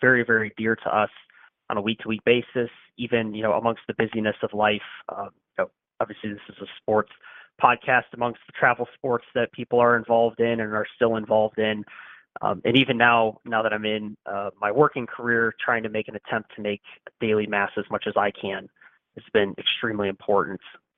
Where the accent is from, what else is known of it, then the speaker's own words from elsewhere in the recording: Oswego, Illinois, United States; also born or lived in Naperville; So I was born in Naperville, Illinois, but grew up mostly in Oswego, and I am the oldest of 9 children, 7 boys and 2 girls.